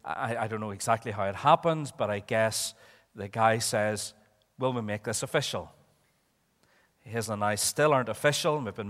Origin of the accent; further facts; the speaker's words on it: Belfast, Northern Ireland, United Kingdom; You see, I came from Belfast where we talk sensibly and in ways that make absolute sense.